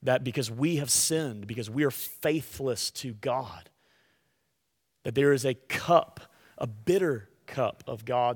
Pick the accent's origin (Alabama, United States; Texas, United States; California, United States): Alabama, United States; Yeah, it's terrible. I'm from Alabama.